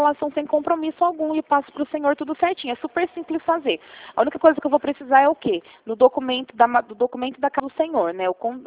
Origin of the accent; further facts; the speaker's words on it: Rio Claro, São Paulo, Brazil; porque eu sou de Rio Claro mesmo